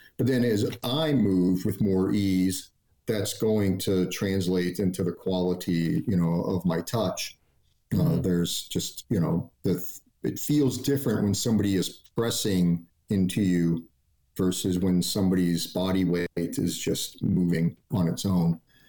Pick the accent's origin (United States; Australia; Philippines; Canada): United States; Staunton, Illinois; born there; I was born in Staunton, which is about an hour from St. Louis.